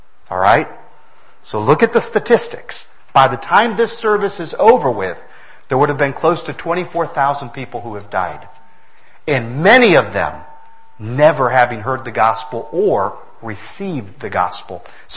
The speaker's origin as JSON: {"language": "English", "town": "McAllen", "region": "Texas", "country": "United States", "tie": "born there", "said": "My wife was born in Farr. I was born in McAllen."}